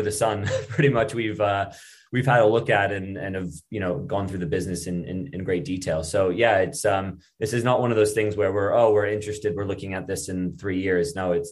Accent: Canada; moved away as an adult; now in London, United Kingdom; I'm originally from Canada, but I've moved over to London, the UK 6 years ago

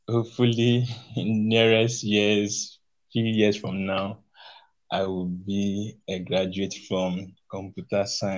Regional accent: Abia, Nigeria; Yeah, a Nigerian citizen. I hail from Abia State.

